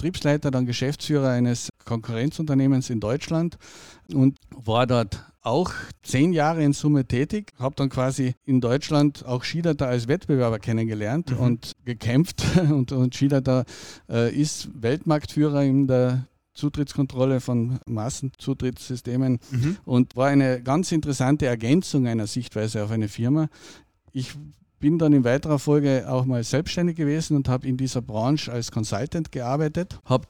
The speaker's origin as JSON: {"language": "German", "region": "Carinthia", "country": "Austria", "said": "ich bin 55 Jahre alt, bin aus Kärnten ursprünglich"}